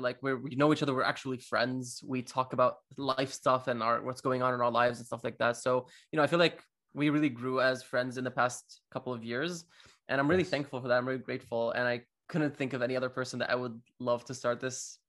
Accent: Damascus, Damascus Governorate, Syria; moved away as an adult; also born or lived in Cyprus / Russia; I'm 23 as well. We're the same age. I am originally from Damascus, which is in Syria. I ended up studying film and television studies in Cyprus before getting a job in Russia, of all places, and now I'm here. I've been here for a couple of years now

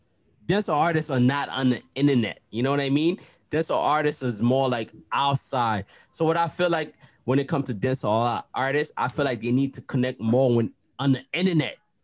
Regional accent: Haiti; I'm from Haiti myself. I'm from Haiti, right? So I'm from the Caribbean.

